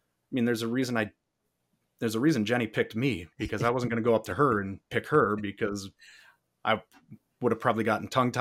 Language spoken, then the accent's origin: English; Minnesota, United States; I'm from Minnesota.